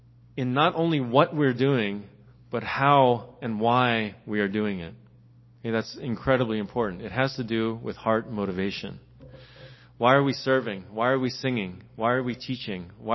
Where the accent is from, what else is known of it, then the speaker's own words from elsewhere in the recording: Philadelphia, Pennsylvania, United States; now in California, United States; I'm from Philly, so I got kind of divided interest there